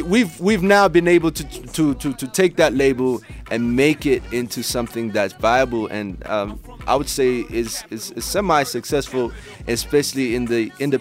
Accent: Botswana; upbringing started back in Botswana. I was born

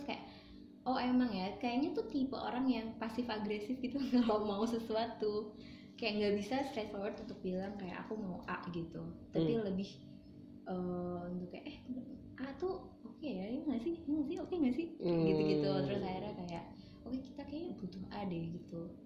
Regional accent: Java, Indonesia; yang dibesarkan di Jawa gitu.

